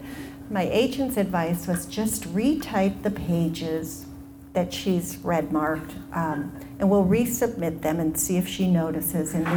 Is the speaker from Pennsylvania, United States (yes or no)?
no; Minneapolis, Minnesota, United States; I grew up in South Minneapolis. I went to Morris Park, where I had my most important teacher ever as far as my writing goes, Mr. Spaeth, in 6th grade.